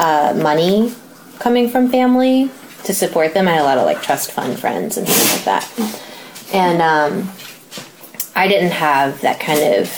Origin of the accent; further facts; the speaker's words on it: Midwest, United States; moved away as an adult; So I'm originally from the Midwest, and I moved to the Bay Area when I was 19.